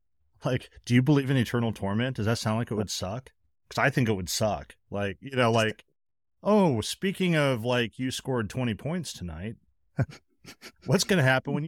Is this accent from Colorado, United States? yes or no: yes; Colorado, United States; Because I grew up in Western Colorado.